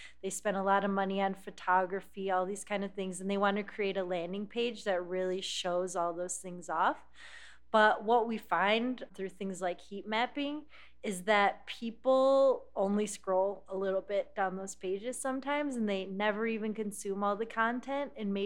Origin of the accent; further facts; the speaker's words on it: Michigan, United States; I'm from Michigan. I guess I'm a Lions fan.